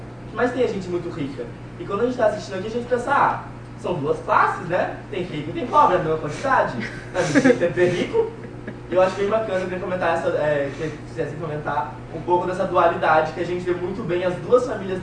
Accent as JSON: {"language": "Portuguese", "region": "Mato Grosso", "country": "Brazil", "said": "eu sou do Mato Grosso, e se a gente não tem enchentes lá"}